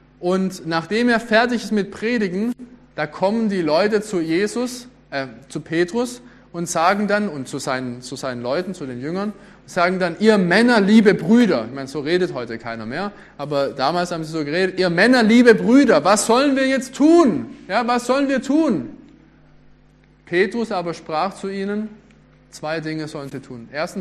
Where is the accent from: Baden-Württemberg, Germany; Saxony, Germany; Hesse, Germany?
Baden-Württemberg, Germany; Und ich bin ja auch ein Schwabe und Schwaben denken vielleicht manchmal auch anders